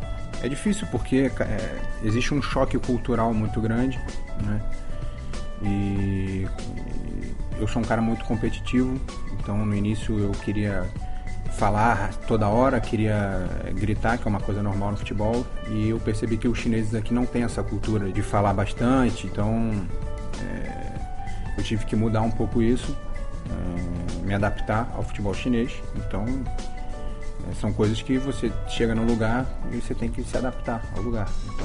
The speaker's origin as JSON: {"language": "Portuguese", "region": "Rio de Janeiro", "country": "Brazil", "tie": "born or raised there", "said": "Só tinha eu nascido no Rio de Janeiro ali. Então, eu era o único jogador que nasceu no Rio de Janeiro e estava jogando a final no lugar onde eu fui torcedor durante anos. Então, eu ia para o Maracanã andando para assistir jogo."}